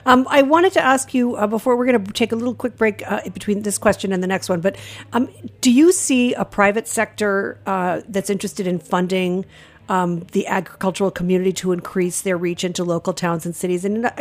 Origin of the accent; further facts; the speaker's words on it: Rhode Island, United States; I'm from Rhode Island.